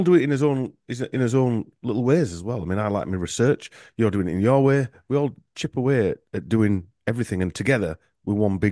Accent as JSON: {"language": "English", "town": "Huddersfield", "region": "Yorkshire and the Humber", "country": "United Kingdom", "tie": "born or raised there", "said": "from my hometown in Huddersfield."}